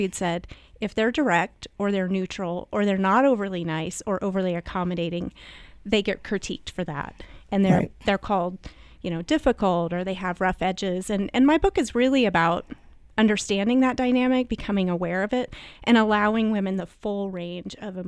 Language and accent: English; Midwest, United States; I was raised in the Midwest, and any of the listeners who were raised in the Midwest will know that that's sort of a hotbed of toxic niceness.